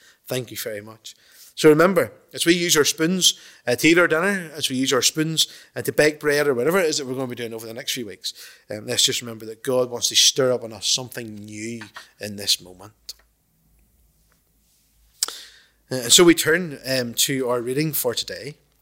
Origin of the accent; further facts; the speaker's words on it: Ballymena, Northern Ireland, United Kingdom; I'm obviously from the Promised Land, which is Ballymena.